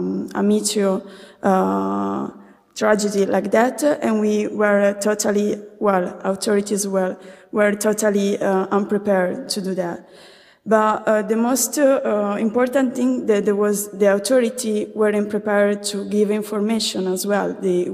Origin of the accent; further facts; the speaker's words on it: Sardinia, Italy; English is a second language; I came from Sardinia, an island between Italy and Spain.